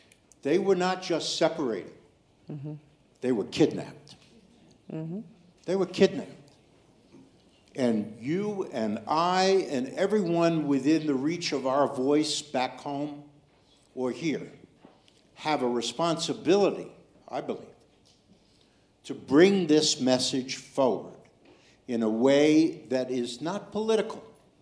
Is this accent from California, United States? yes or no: yes; San Diego, California, United States; I'm from San Diego, California.